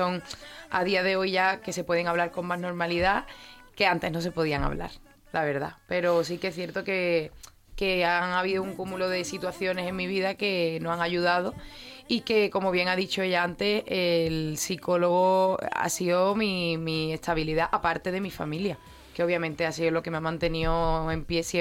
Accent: Algeciras, Andalusia, Spain; El día 11 de agosto estaremos en mi tierra, en Algeciras

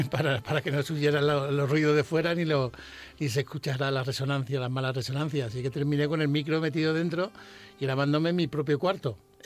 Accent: Seville, Andalusia, Spain; yo me crié en la Carbonería, en Sevilla.

